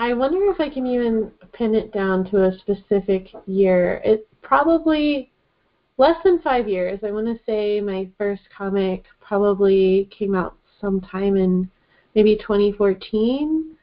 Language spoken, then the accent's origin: English; Miami, Florida, United States; I grew up in Miami. I am a Latina writer. I'm also white